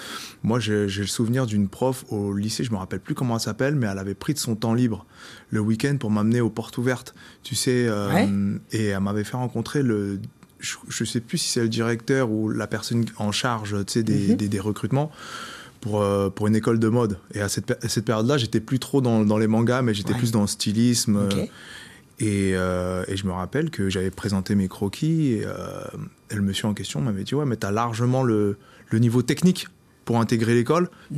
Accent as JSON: {"language": "French", "town": "Aulnay-sous-Bois", "region": "Île-de-France", "country": "France", "tie": "born or raised there", "also_born_or_lived": "Aubervilliers / Goussainville", "said": "moi j'ai grandi, je suis né à Aubervilliers. Je suis né à Aubervilliers. En fait, j'ai vécu une grande partie de mon enfance à Aulnay-sous-Bois, au 3000. Et après, on a déménagé à Goussainville, dans un petit quartier tranquille, quartier pavillonnaire."}